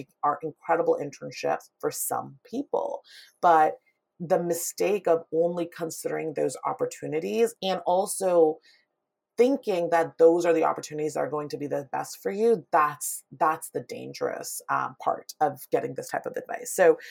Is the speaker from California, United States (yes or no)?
yes; Palo Alto, California, United States; also born or lived in Pakistan; I was raised in Palo Alto, but I had a very unconventional upbringing in the sense that we moved from Pakistan.